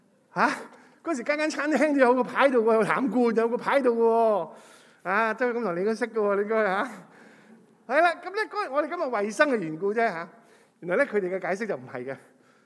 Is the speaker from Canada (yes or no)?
no; Hong Kong; 唔系我哋香港人嘅讲法，香港人讲法系咩啊？